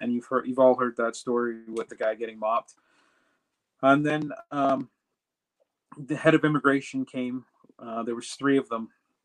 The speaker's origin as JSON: {"language": "English", "country": "Canada", "said": "And I was the last Canadian in the group, and I figured, well, because I'm Canadian, I probably should be able to get out."}